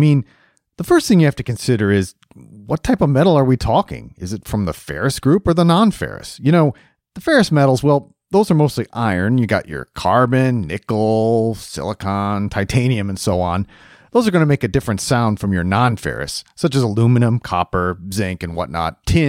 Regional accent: Toledo, Ohio, United States; We'd like to build up Toledo following. I'm a Toledo native, Charlie, so let people know in the Glass City that this is their homeboy here

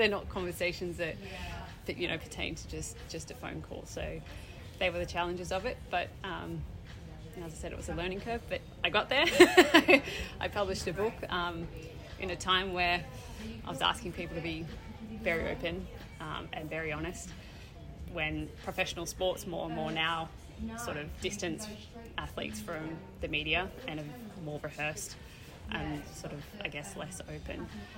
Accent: Melbourne, Victoria, Australia; I grew up in Ball North, Melbourne's eastern suburbs

